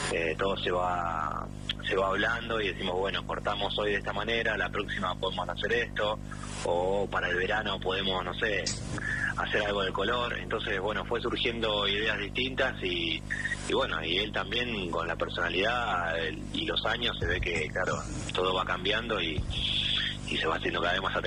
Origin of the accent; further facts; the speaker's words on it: Argentina; now in Barcelona, Spain; soy argentino y vivo en Barcelona hace 13 años.